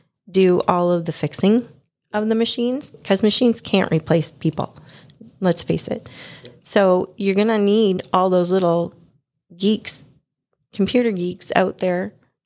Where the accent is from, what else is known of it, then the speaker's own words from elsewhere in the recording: Windsor, Ontario, Canada; live in Leamington, and I'm surrounded by greenhouses where I'm at currently. And I always thought to myself, I was born and raised in Windsor.